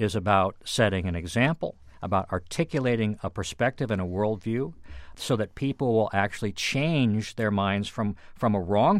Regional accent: Shelburne Falls, Massachusetts, United States; the values that I grew up with growing up in Shelburne Falls, which were primarily Judeo-Christian worldview

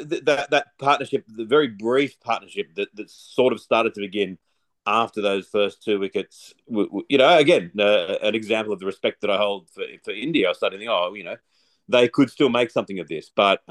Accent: Australia; I, as an Australian fan, really thought, geez, they are a chance of actually winning this.

